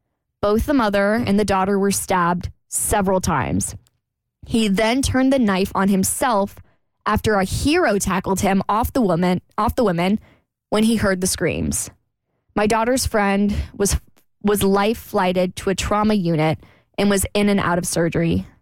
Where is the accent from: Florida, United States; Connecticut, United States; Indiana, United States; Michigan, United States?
Florida, United States; Jacksonville; So something really tragic over the weekend, well, last weekend happened in my hometown. So I'm from Jacksonville, Florida.